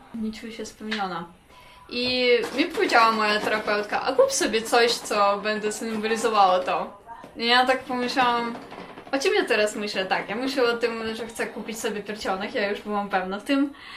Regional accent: Kyiv, Ukraine; Polish is a second language; now in Poland; Z Kijowa, centrum.

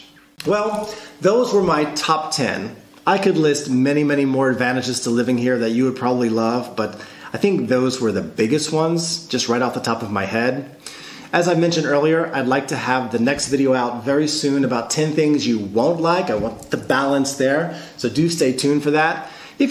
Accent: Houston, Texas, United States; now in Poland; Sorry, I grew up in the Houston suburbs with very few options for transport

